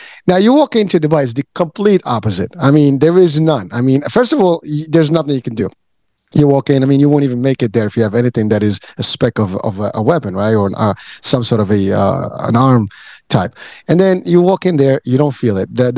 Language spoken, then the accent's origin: English; Morocco; I'm Muslim, so you know, and I come from Morocco.